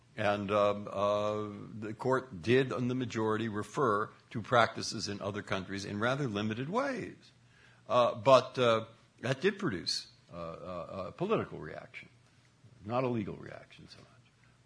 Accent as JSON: {"language": "English", "country": "United States", "said": "but this is my view as an American, that we have a form of jurisprudence"}